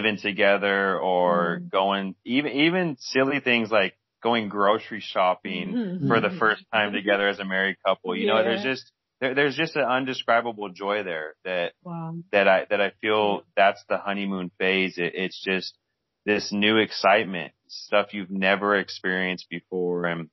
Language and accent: English; Portland, Oregon, United States; now in Columbus, United States; as we had said, and born and raised in Portland, Oregon. We now live in Columbus, Ohio.